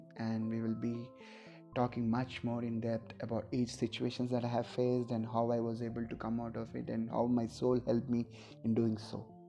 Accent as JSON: {"language": "English", "country": "India", "second_language": "English", "said": "even in my mother tongue, or my national language is Hindi, so Telugu, Hindi, English I speak, but I speak in a different way."}